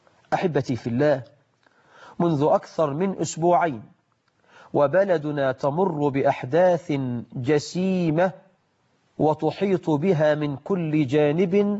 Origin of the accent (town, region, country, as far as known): Egypt